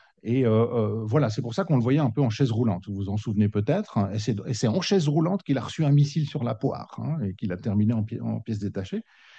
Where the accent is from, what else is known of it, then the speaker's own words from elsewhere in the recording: Switzerland; Moi, je suis suisse.